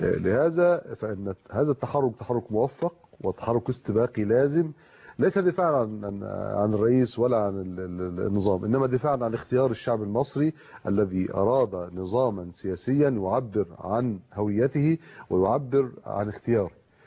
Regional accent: Egypt

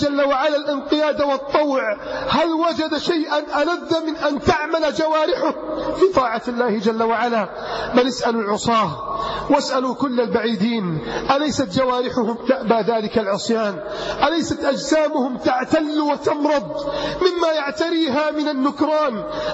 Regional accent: Alexandria, Alexandria Governorate, Egypt; تاجر من التجار عندنا في الإسكندرية كنا نتحدث معه

